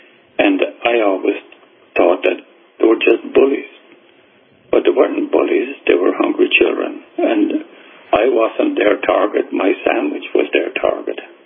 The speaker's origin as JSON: {"language": "English", "region": "Midlands", "country": "Ireland", "tie": "born there", "said": "I was born in the Midlands of Ireland in a farm of 50 acres, which was very poor land because it was very soft and it held water."}